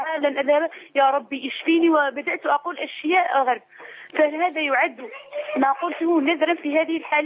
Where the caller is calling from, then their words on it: Algiers, Algiers Province, Algeria; أنا أخت من الجزائر العاصمة.